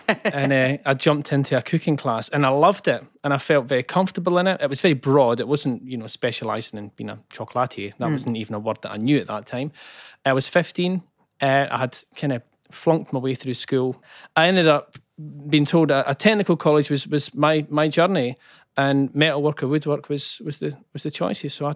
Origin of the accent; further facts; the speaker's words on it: Methil, Scotland, United Kingdom; I come from a small town, East Coast. It's called Methil.